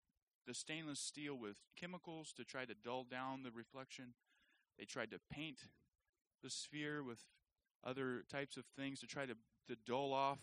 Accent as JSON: {"language": "English", "region": "Arkansas", "country": "United States", "also_born_or_lived": "Minnesota", "moved": "as an adult", "said": "I moved away from Arkansas into Minnesota. And so it was a massive culture change. Some of those culture changes involved food. Okay, food was way different in St. Paul than it was in L.A., where I was from, Lower Arkansas."}